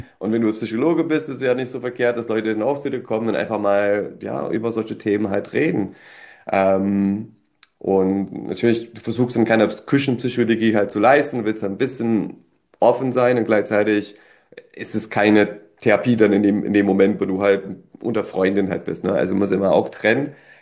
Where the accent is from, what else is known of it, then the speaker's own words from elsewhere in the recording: Detroit, Michigan, United States; Ich komme aus Detroit